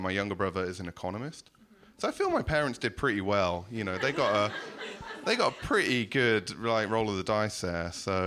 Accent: England, United Kingdom; I grew up in England

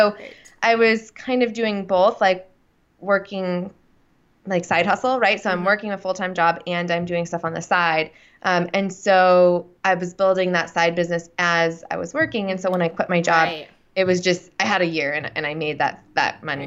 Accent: California, United States; I'm from California. I was in California.

